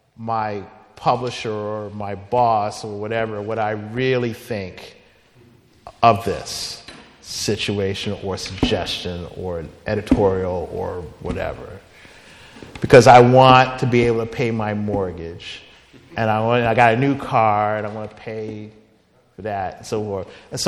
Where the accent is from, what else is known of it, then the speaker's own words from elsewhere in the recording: Philadelphia, Pennsylvania, United States; Yeah, I'm from Philadelphia, and so when I became a Christian, and you know, in the summer when I went back to Philadelphia